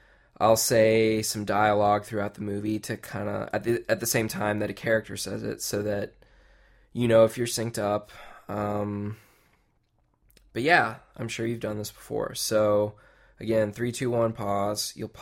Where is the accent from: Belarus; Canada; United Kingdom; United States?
United States; Texas; But I'm from Texas, and we do the long A.